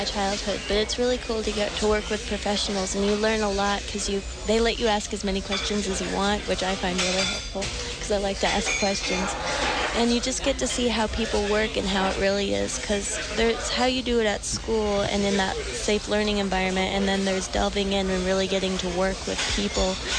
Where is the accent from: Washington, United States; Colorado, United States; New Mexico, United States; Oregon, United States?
Washington, United States; No, I'm actually from Washington.